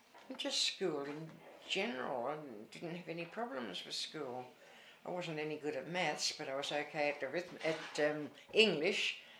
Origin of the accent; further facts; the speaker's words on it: Perth, Western Australia, Australia; born there; I was born in Leederville, which is a suburb of Perth in Western Australia. And I was born in a house, and the house is still there.